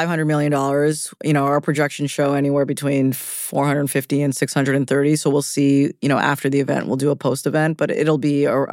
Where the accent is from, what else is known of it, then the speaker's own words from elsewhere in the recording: Canada; And I'm Canadian, so I feel very comfortable saying that.